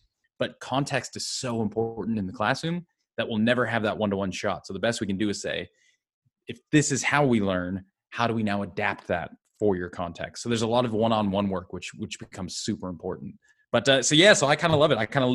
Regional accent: United States; moved away; So I'm from the States originally. And then I was a teacher originally back in when I lived in the West Coast, so LA, Seattle.

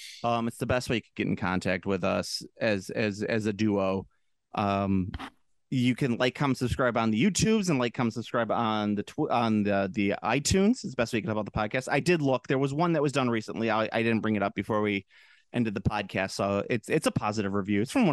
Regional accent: Chicago, Illinois, United States; accent: Chicago; And I mean by my fake Chicago accent, not my real Chicago accent.

